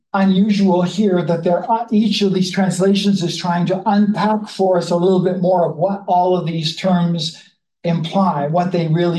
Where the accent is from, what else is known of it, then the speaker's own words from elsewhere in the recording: East Coast, Canada; for me as a Canadian, knowing pretty much no one has heard of the town I was born in, I describe it in bigger terms, like I'm from East Coast of Canada